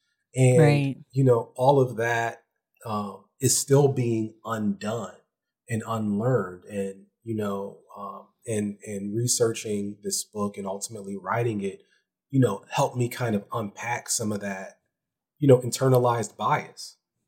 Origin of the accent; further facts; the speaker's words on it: Ohio, United States; You know, I'm also from Ohio.